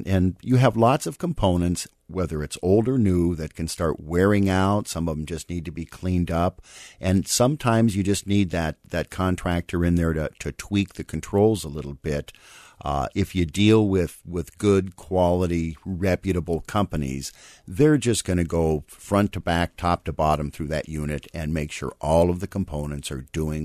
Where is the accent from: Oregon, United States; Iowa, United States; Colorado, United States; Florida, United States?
Colorado, United States; Denver; I grew up in Denver. We didn't see that.